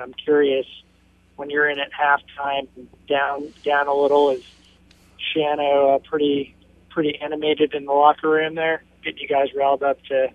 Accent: Florida, United States; I just retired from the Navy in July and moved back to my home state of Florida.

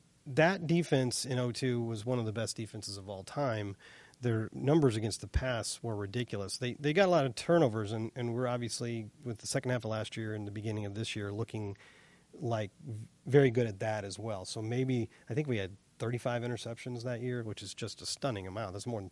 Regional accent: St. Louis, Missouri, United States; I grew up in St. Louis, and so, you know, we had the Cardinals

